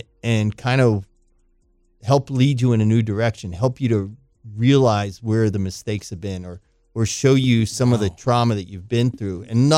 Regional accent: Pittsburgh, Pennsylvania, United States; now in Miami, United States; Originally from Pittsburgh.

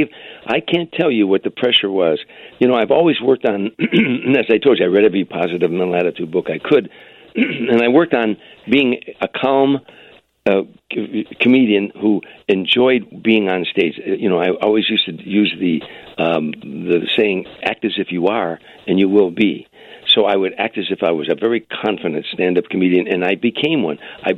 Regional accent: Harvey, Illinois, United States; I prepared a routine of me growing up in Harvey playing basketball on an all-black basketball team, playing football on an all-black football team

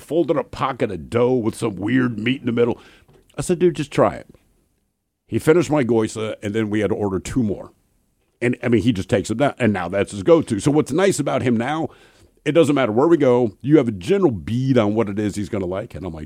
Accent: Algona, Iowa, United States; That remind me of the house I grew up in Algona.

